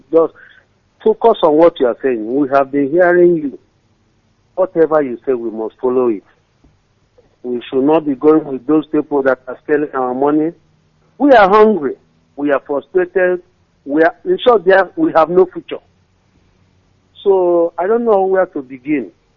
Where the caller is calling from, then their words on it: Enugu, Enugu State, Nigeria; from Enugu.